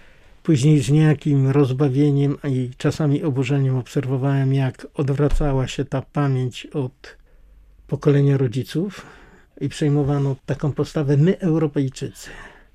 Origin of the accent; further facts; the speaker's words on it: Greater Poland Voivodeship, Poland; Chyba należałoby zacząć od tego, że pochodzę z Wielkopolski.